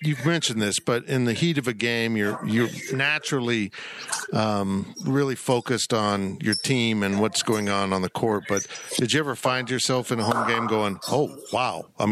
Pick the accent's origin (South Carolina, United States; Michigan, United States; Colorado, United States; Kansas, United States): Kansas, United States; I've been in Kansas almost my whole life